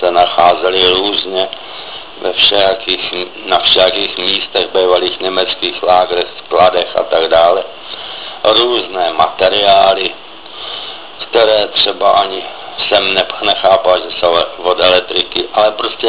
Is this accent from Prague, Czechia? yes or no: no; Poděbrady, Central Bohemian Region, Czechia; also born or lived in Mladá Boleslav; Já pocházím v podstatě z Poděbrad, kde jsem prožil válku, vlastně jsem se narodil v Boleslavi